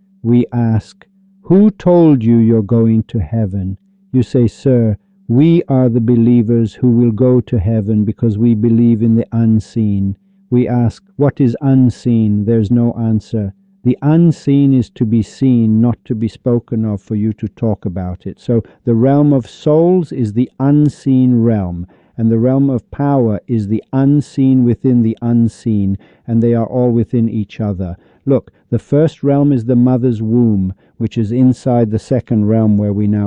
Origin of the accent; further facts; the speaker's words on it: Iran; They know I came from Iran.